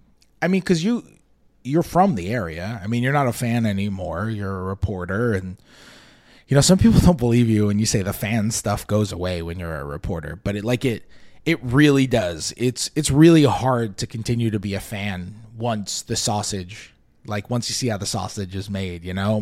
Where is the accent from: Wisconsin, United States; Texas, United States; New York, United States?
New York, United States; New York City; I'm from New York City. When I grew up in the 90s in New York, you know?